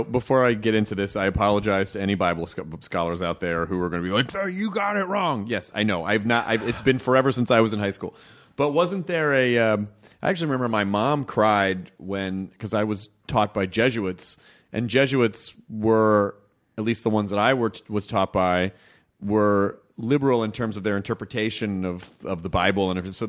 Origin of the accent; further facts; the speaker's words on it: Southern United States, United States; accent: Southern; I'm just doing a Southern accent because I'm from the South.